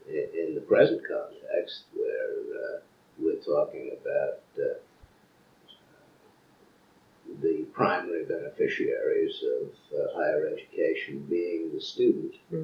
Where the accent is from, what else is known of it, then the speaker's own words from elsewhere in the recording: Brooklyn, New York, United States; born there; And I was born in Brooklyn, New York in 1920, and I was the fourth son of immigrant parents